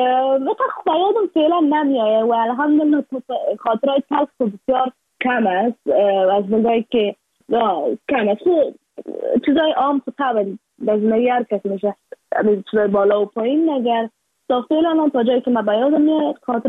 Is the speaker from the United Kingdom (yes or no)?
no; Afghanistan